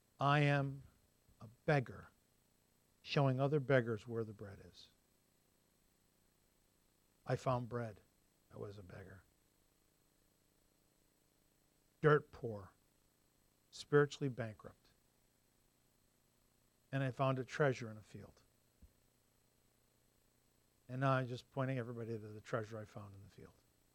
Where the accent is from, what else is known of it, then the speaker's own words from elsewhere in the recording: United States; Well, I'm an American man.